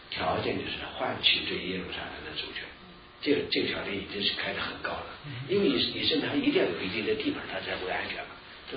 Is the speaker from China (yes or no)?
yes; China; moved away; 过去在中国大陆